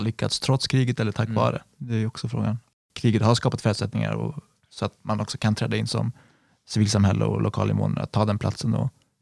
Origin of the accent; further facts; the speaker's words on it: Stenstorp, Västra Götaland County, Sweden; Alltså en bonde från Stenstorp, där jag kommer ifrån